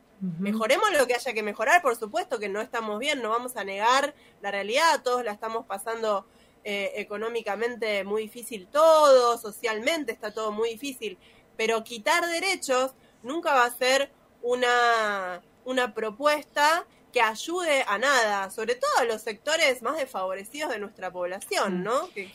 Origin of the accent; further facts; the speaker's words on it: Tigre, Buenos Aires Province, Argentina; Yo soy del Tigre, de Buenos Aires.